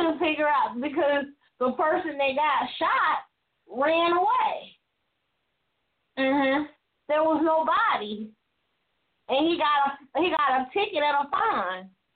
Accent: Atlanta, Georgia, United States; I don't have to make it good because I'm from there. I'm from Georgia. I'm from Atlanta.

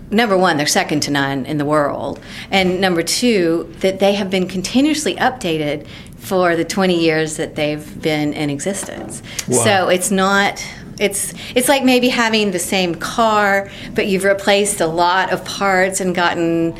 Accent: Oklahoma, United States; now in Norman, United States; Yeah, I'm from Oklahoma.

